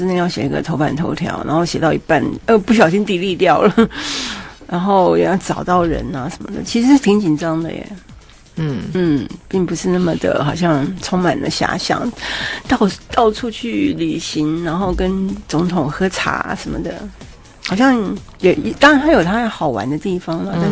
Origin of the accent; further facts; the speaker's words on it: Taiwan; 我们台湾人